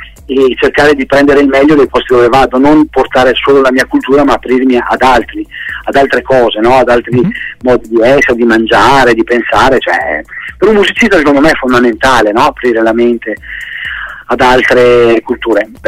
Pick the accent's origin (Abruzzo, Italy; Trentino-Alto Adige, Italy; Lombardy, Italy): Trentino-Alto Adige, Italy; born there; Anche se sono nato in Trentino, è giusto dire che ho delle origini venete, perché … che viene da Vittorio Veneto, quindi i miei bisnonni da parte di papà erano veneti, dall'altra parte c'è anche dell'Austria, pare che ci sia della Spagna